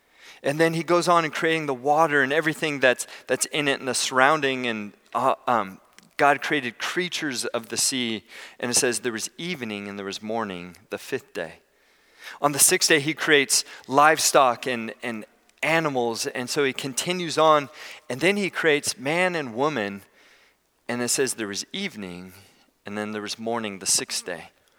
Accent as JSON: {"language": "English", "region": "California", "country": "United States", "tie": "born or raised there", "said": "I grew up in the Bay Area"}